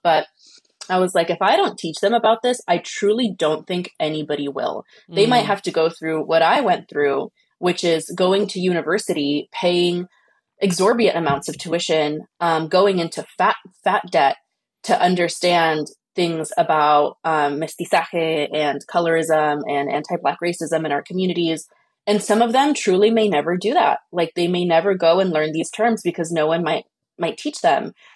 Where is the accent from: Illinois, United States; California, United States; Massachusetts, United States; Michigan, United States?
California, United States; Oakland; And growing up in Fruitvale, I see it often where I'm like, it's a dense immigrant community and we're just trying to make ends meet.